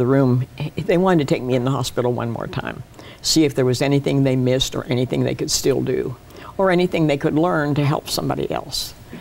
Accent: Pennsylvania, United States; Because I came from Pennsylvania.

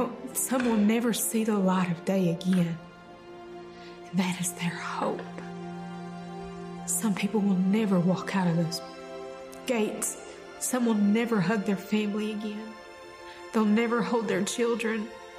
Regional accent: Kentucky, United States; I'm from Eastern Kentucky. I grew up in a small family.

